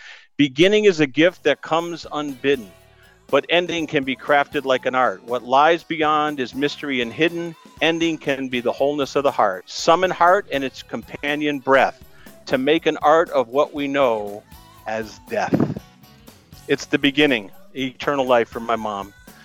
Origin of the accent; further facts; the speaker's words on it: Greenfield, Massachusetts, United States; I grew up with her in Greenfield, Mass. We attended high school together